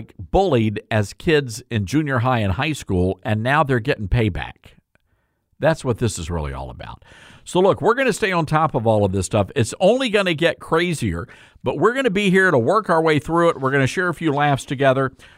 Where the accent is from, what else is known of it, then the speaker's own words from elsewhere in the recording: Memphis, Tennessee, United States; and this happened here in Memphis, which is my hometown, by the way, which is why I came back here, because I wanted to do something for my community.